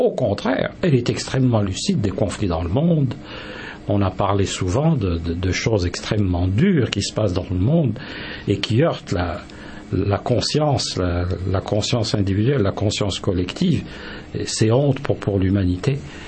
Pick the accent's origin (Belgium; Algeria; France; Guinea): Algeria; je suis un Algérien, hein, plein d'ego